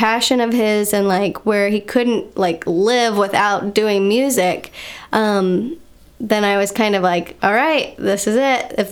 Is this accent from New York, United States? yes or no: no; Brooksville, Kentucky, United States; I am from Brooksville, Kentucky. Super tiny town.